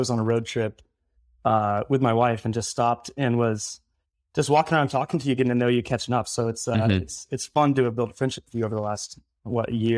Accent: Midwest, United States; now in New York, United States; So I've been in New York coming up on 7 years. I grew up in the Midwest.

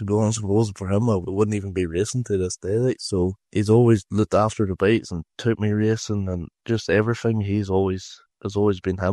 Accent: Northern Ireland, United Kingdom; I'm from Northern Ireland, Corrine. I'm 19 years old.

